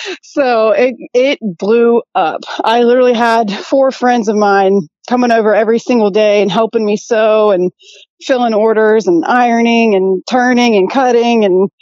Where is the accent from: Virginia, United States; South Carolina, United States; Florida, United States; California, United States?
South Carolina, United States; Mount Pleasant; So I'm from Mount Pleasant, South Carolina, right outside of Charleston.